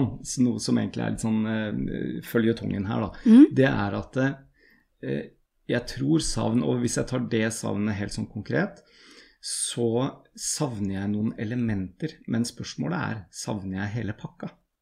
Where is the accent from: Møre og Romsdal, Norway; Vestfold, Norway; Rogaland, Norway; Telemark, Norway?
Vestfold, Norway; Tønsberg; også hjemme i Norge. Ikke sant? I Tønsberg og Nøtterområdet så er det ikke så ofte at det er ordentlig skifør og vinter og god stemning.